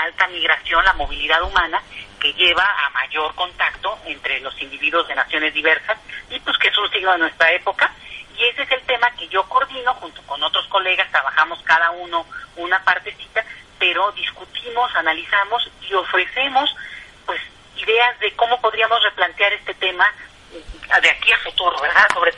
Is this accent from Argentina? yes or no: no; Mexico; solamente como mexicanos, es como una cosa de locos